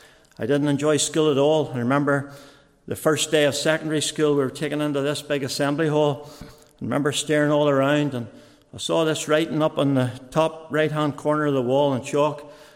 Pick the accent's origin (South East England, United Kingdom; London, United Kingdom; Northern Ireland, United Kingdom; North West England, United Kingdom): Northern Ireland, United Kingdom; Newtownards; born there; I was born in Newtownards. I was the youngest of three and had two older sisters. We lived on a farm and both my parents were saved and loved the Lord.